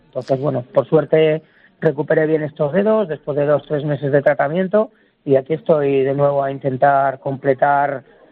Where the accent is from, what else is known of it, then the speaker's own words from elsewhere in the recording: Íscar, Castile and León, Spain; born there; realmente yo nací en Íscara, en un pueblo, pero bueno, que el haber nacido en un sitio frío